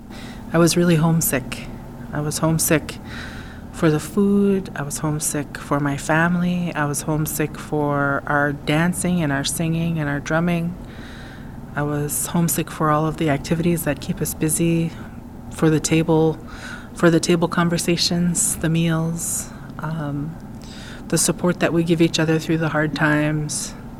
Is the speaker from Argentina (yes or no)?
no; Kake, Alaska, United States; I'm Tlingit and Haida. I'm from Kihkwan, Cake, Alaska, in southeast Alaska. We're about 90 miles south of Juneau, 90 miles north of Ketchikan.